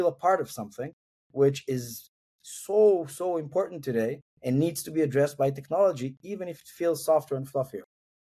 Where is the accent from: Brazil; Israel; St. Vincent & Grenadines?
Israel; now in Europe; I'm originally like from Israel. I grew up in Israel.